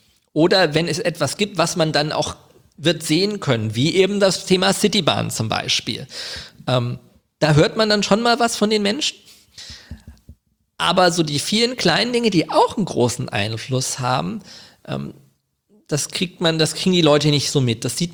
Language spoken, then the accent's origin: German; Wiesbaden, Hesse, Germany; born there